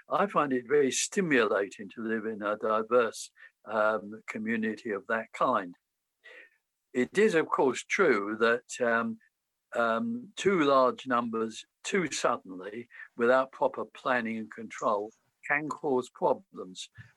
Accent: London, United Kingdom; as a Londoner, I regard myself as a European and a Londoner. My family had lived in London for over 200 years. And I live in a very diverse part of London where people of indigenous people like myself

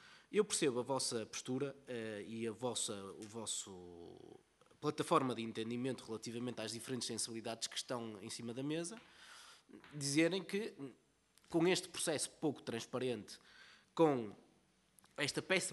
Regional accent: Porto, Norte, Portugal; eu sou do Porto

